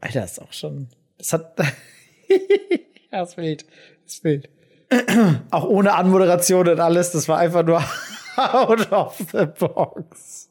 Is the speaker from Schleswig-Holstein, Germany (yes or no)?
yes; Flensburg, Schleswig-Holstein, Germany; Ich komme ja auch aus Norddeutschland, also nördlicher geht's ja nicht. Also ich komme aus Flensburg.